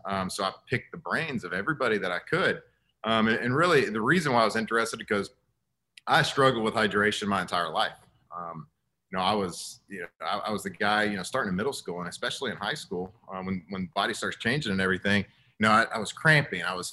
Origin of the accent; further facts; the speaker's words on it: Texas, United States; You know, I grew up and born and raised in Texas.